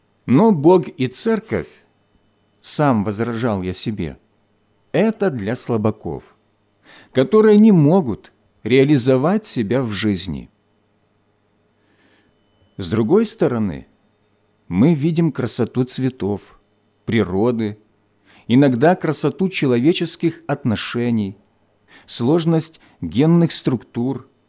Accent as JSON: {"language": "Russian", "region": "Siberia", "country": "Russia", "tie": "born or raised there", "said": "Мое детство прошло в Сибири в 60-е годы."}